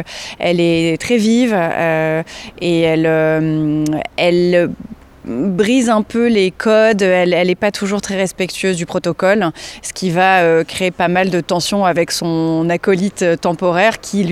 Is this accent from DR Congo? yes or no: no; south of France, France; now in Paris, France; Moi, je viens du Sud à la base. Je vis à Paris